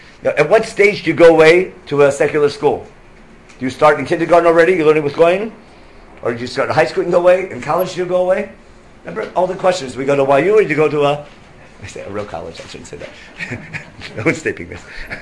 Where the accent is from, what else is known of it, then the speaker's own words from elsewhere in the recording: Akron, Ohio, United States; I remember growing up, and I grew up in Akron, Ohio.